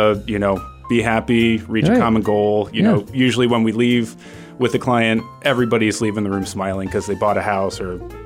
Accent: West Virginia, United States; moved away as an adult; now in Vermont, United States; So I'm from West Virginia originally, went to law school at the University of Pittsburgh, moved up to Vermont back in 2016, so been here for about 9 years now.

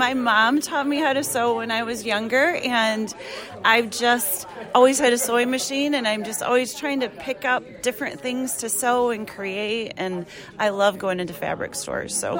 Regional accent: Hudsonville, Michigan, United States; I didn't grow up in Holland, but I grew up in Hudsonville, right around here.

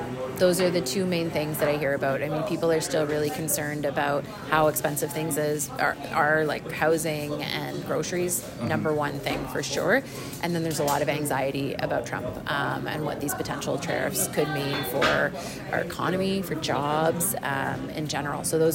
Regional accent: Burlington, Ontario, Canada; I'm from Burlington, Ontario. I live next door to the Ford assembly plant in Oakville.

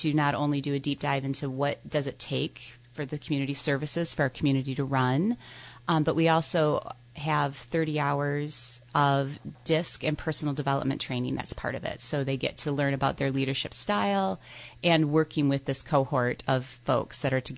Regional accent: Holland, Michigan, United States; I'm from Holland, so not far.

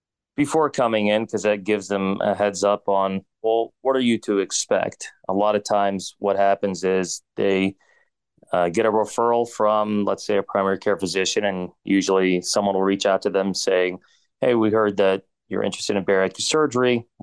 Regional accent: Mount Pleasant, Pennsylvania, United States; And I grew up in Mount Pleasant most of my life. That's about 20 minutes away from Greensburg. And I went to college and medical school right in Greensburg.

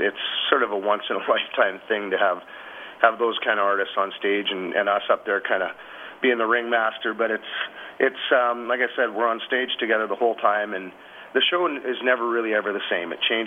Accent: Canada; We're from Canada. We're proud to be Canadian artists, and we kind of stuck to our roots.

